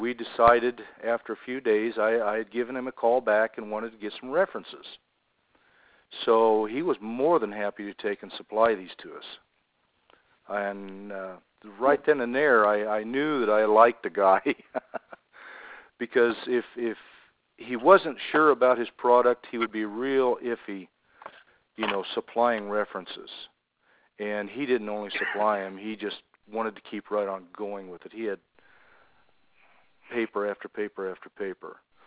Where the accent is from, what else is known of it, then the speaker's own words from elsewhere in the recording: Albuquerque, New Mexico, United States; I am from Albuquerque, New Mexico.